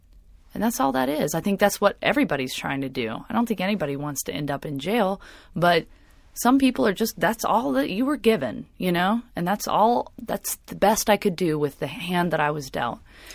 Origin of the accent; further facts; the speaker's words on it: Sandy Springs, Georgia, United States; I grew up near Phipps Plaza area, like Sandy Springs, Sydney Marcus area.